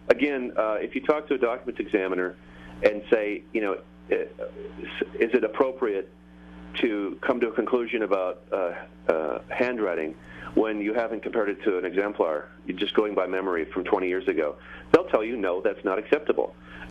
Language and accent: English; California, United States; born there; I was born in Southern California. My earliest memories are of the Mansons and the Zodiac.